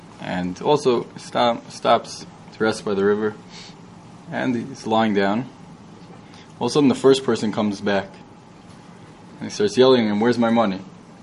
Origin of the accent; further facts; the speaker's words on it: Queens, New York, United States; Well, I grew up in Queens.